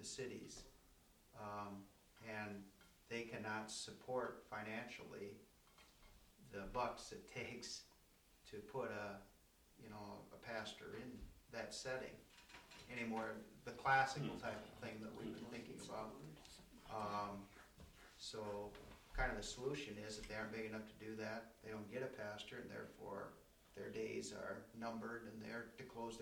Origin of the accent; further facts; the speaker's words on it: Iowa, United States; I'm from the Iowa where we're having many congregations who are, because of living in a rural setting